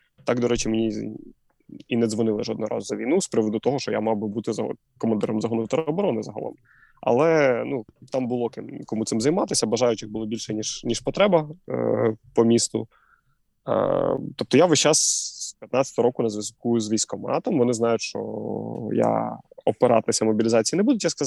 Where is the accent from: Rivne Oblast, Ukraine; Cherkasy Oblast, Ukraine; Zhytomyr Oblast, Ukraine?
Cherkasy Oblast, Ukraine; Kaniv; Я з Черкаської області, я призивався в тому військкоматі, мобілізувався, в якому я з Канева, там, де я прописаний.